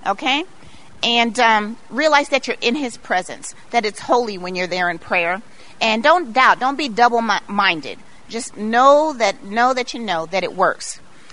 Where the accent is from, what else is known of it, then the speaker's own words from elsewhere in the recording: Long Beach, California, United States; Now, I grew up in Long Beach, and it was a rough neighborhood. I went to Long Beach Poly